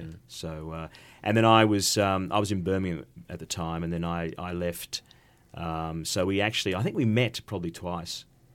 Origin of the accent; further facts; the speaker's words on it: Australia; As a Australian who went over there, I thought, well, it was all the United Kingdom